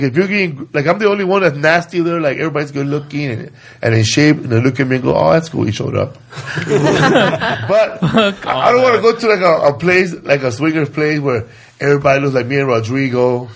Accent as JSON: {"language": "English", "region": "California", "country": "United States"}